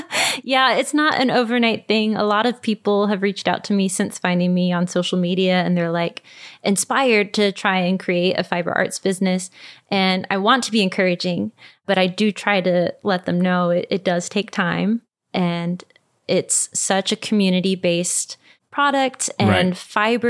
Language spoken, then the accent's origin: English; Minneapolis, Minnesota, United States; I'm from Minneapolis, and there's a lot more wool sweaters in the Goodwills in Minneapolis than there are in Tennessee.